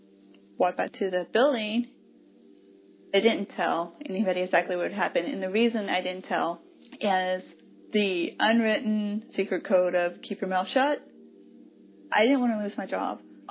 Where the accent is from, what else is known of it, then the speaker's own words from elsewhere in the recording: Oklahoma, United States; born there; I was born in Oklahoma, kind of grew up all over the place. I was an Army brat.